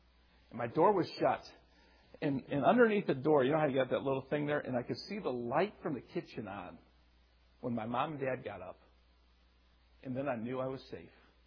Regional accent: Michigan, United States; Anyway, in the 1970s, I grew up in Oakland County.

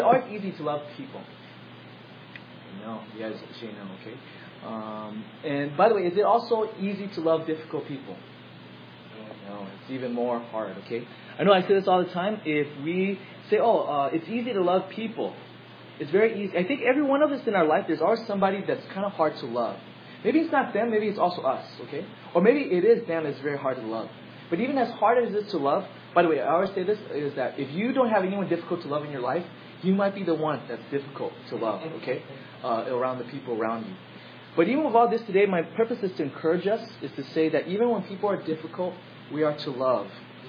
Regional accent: United States; One of the things I know being an American is what we're quite spoiled.

